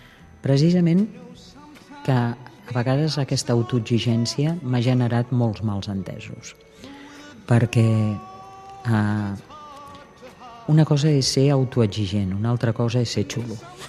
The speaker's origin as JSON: {"language": "Catalan", "town": "Tetouan", "region": "Tanger-Tetouan-Al Hoceima", "country": "Morocco", "tie": "born or raised there", "also_born_or_lived": "Tangier", "said": "jo vaig néixer a Tànger i vaig viure a Tetuán i tots els caps de setmana anàvem a Tànger. Aleshores, on jo em vaig escolaritzar va ser a Tetuán."}